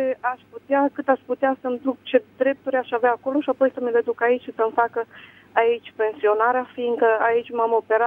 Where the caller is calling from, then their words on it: Spain; Eu sunt din Spania.